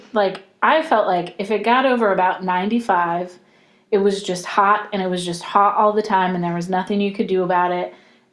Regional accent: Florida, United States; because I grew up in the South, where it's humid all the time. Like, I grew up in Florida, mostly, where, you know, you walk outside and you're immediately dripping in sweat.

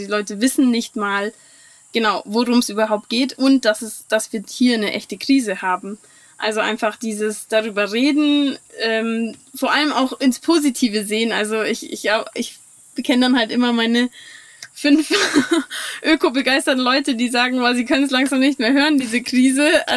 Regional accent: Memmingen, Bavaria, Germany; ich komme auch aus Memmingen

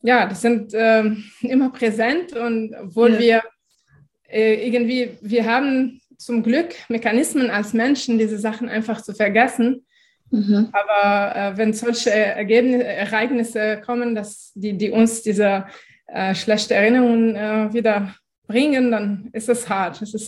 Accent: Lebanon; now in Germany; Und das ist ein Zustand, was ich sehr gut kenne als Libanesin.

